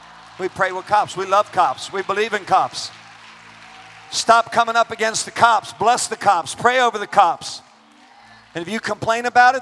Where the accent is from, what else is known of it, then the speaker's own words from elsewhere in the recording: New York, United States; I grew up in New York, man. I grew up in New York.